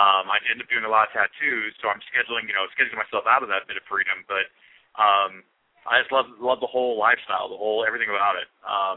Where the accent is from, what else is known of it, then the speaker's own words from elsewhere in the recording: Fort Wayne, Indiana, United States; born there; Well, I was born in Fort Wayne, Indiana. I mean, that's what you're talking about. So northern Indiana, the northeast corner near Ohio, and a short drive from Michigan, a short drive from Chicago, in a small city.